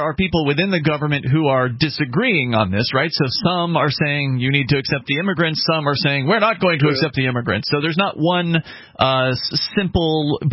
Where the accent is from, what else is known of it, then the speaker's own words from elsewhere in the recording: Florida, United States; now in New Hampshire, United States; Even though we're both from Florida, we didn't know each other back down there.